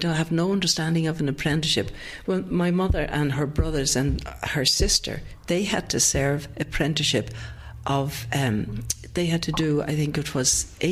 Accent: Dublin, Leinster, Ireland; I come from Dublin, Ireland, South County Dublin, Tala. And I come from a family of five generations in the furniture trades.

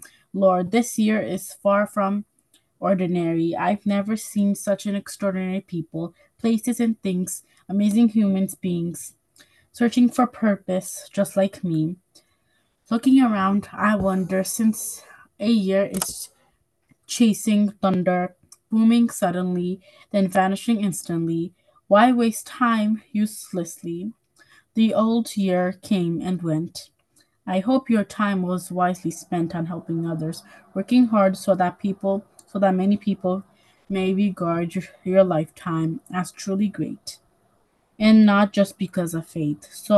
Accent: Hudson, New York, United States; I'm 11 years old, and I'm also from Hudson.

